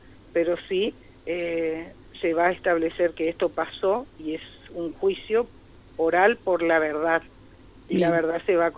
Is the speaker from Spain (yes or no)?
no; Argentina